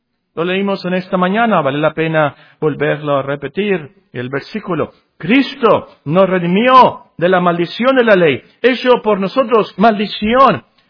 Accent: Mexico; Tenemos como mexicanos que decir amén a eso.

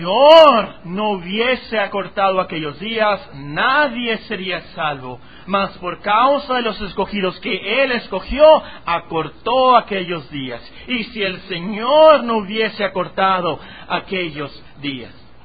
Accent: Mexico; Nosotros tenemos tanto, aún como mexicanos.

